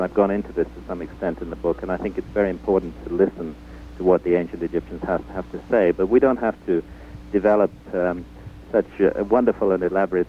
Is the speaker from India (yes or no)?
yes; India; also born or lived in Scotland; I grew up in India, actually.